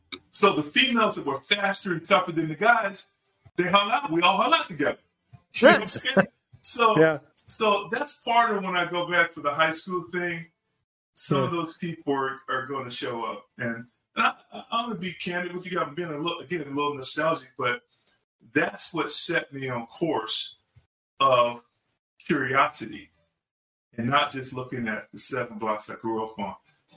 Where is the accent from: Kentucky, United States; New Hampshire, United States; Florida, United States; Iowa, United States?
Iowa, United States; I compare it to three movies growing up in the Quad Cities, right? So you got Illinois on the other side of the Great River, and you got Davenport, the biggest city of the four.